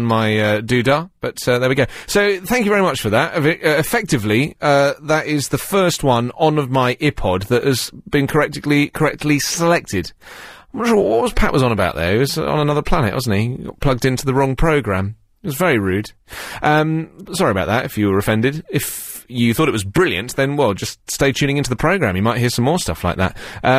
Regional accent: England, United Kingdom

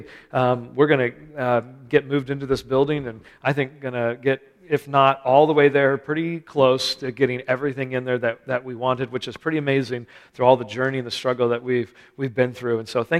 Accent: California, United States; And then, I know, I'm from California

